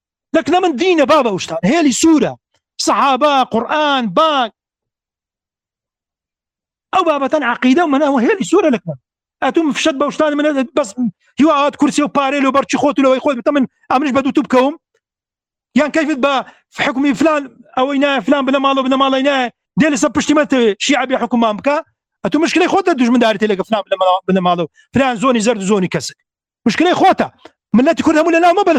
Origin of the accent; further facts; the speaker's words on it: Iraq; ديمقراسي انا والله عراقي